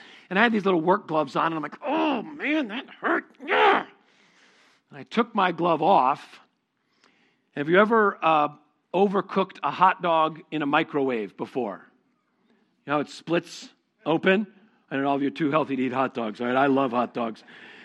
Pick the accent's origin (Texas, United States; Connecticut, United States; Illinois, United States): Connecticut, United States; We grew up in Connecticut.